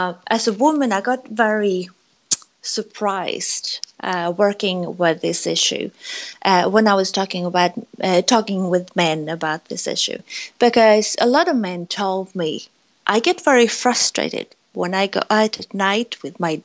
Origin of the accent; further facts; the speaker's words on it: Sweden; English is a second language; But I'm Swedish, obviously, but as you can hear from my my voice, I'm not English speaking. My mother tongue is not English.